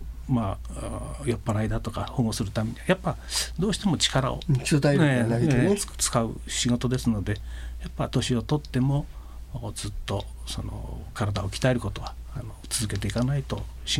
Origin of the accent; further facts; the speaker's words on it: Hamamatsu, Shizuoka, Japan; 地元は浜松です。